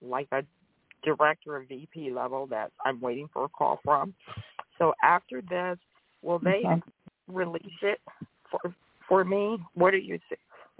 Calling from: Georgia, United States; from Georgia.

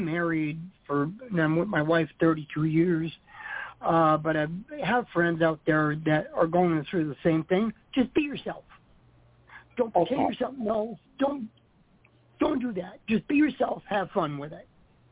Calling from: Pennsylvania, United States; I'm in Pennsylvania.

